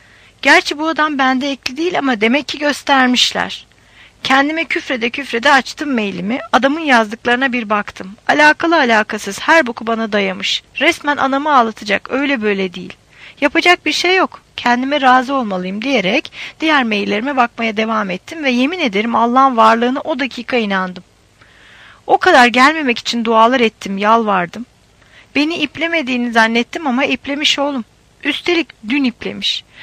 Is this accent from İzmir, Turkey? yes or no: yes; İzmir, Turkey; Ya memleketim olan İzmir'e gidecektim ya da okuldan sonra ciddi bir adım olarak onun yaşadığı şehirde, yani Ankara'da kalacaktım.